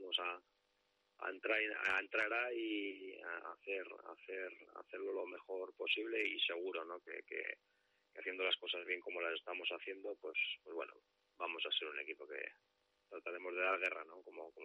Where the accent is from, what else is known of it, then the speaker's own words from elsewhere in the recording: Vitoria, Basque Country, Spain; now in Reus, Spain; como siempre digo, la Vitoria es mi tierra, Reus ahora mismo es mi casa y qué más puedo pedir